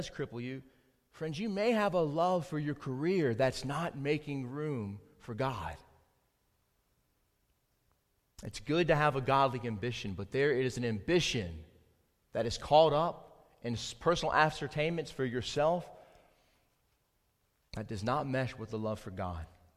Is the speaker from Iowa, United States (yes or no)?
no; Spartanburg, South Carolina, United States; the orange tabby cat named Babes that I had growing up in Spartanburg, South Carolina.